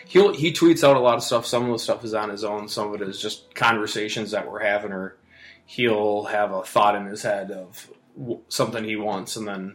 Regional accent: Austin, Minnesota, United States; Grew up in Minnesota, southern Minnesota, Austin. Spamtown, USA

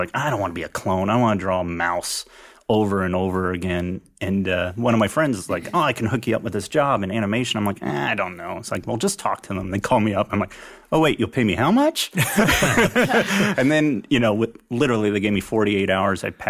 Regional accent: Columbus, Ohio, United States; No, I'm from Ohio.

